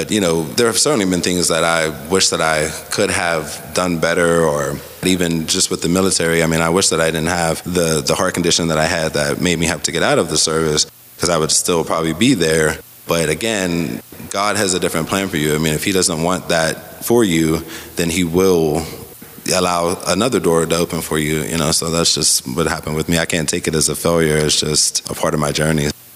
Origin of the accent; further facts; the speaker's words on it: Hazelwood, Pennsylvania, United States; I'm from Glen Hazel and Hazelwood, born and raised here. From growing up here from a young age, it certainly has been a place that has been warm and welcoming, loving.